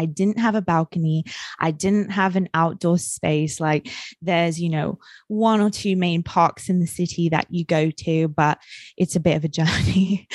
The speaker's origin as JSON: {"language": "English", "country": "New Zealand", "tie": "born or raised there", "said": "I grew up in New Zealand, and in New Zealand, we are very, very connected with nature and the land, and have a deep, you know, respect for it, I suppose."}